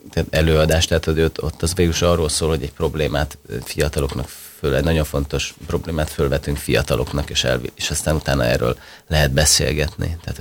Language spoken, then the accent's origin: Hungarian; Hungary; egyébként én nem értem más országot, de én nagyon magyar vagyok